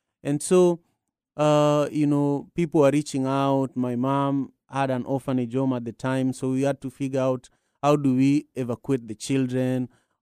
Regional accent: Kenya; was able to travel back to Kenya. Very challenging, just traveling from the capital city back to my hometown.

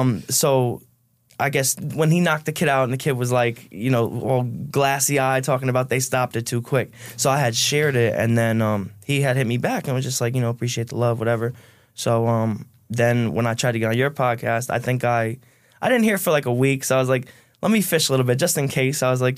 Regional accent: Ireland; But I had a solid upbringing, good family. You know, we're Irish, so there's some alcohol in the house.

